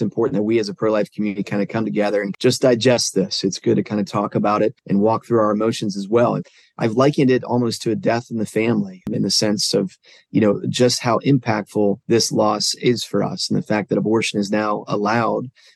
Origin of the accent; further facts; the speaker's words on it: Ohio, United States; even here in my hometown. And I live in a pretty conservative place here in Northwest Ohio.